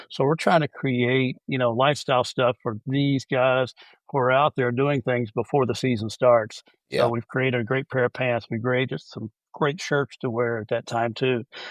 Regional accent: Kentucky, United States; now in Florida, United States; You know, I grew up in Kentucky. I live in Florida now.

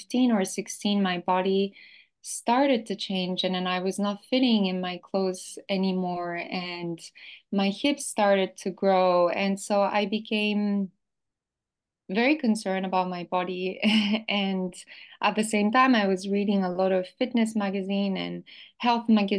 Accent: France; But when I grew up, so I grew up in France, and I just remember when I was very, very young, I think I was maybe around 6 or 7 years old

